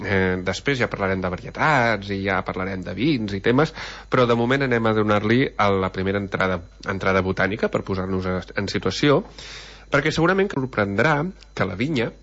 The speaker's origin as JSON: {"language": "Catalan", "region": "Catalonia", "country": "Spain", "said": "Som catalans, sobretot."}